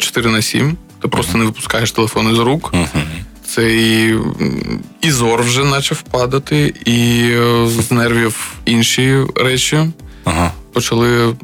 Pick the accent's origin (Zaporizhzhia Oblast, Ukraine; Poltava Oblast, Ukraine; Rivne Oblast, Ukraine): Zaporizhzhia Oblast, Ukraine; Zaporizhzhia; Тільки я спілкувався на той момент переважно російською. Я з Запоріжжя, це понятно.